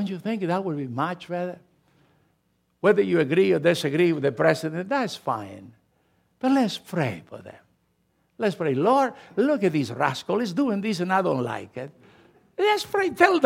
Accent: Argentina; English is a second language; moved away as an adult; now in United States; I came alone from Argentina to this country, alone with my wife, with no language and nothing, and $50 in my pocket.

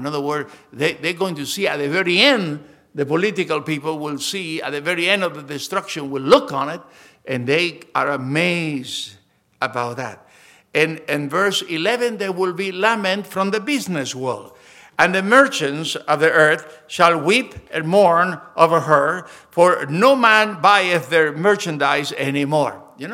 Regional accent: Argentina; I grew up in Argentina where the Bible store was just Bibles.

